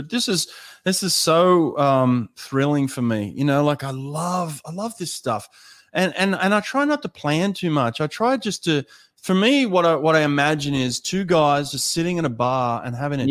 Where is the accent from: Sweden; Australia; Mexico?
Australia; now in United States; started to kind of get very nationalistic, you know, like I'm Australian.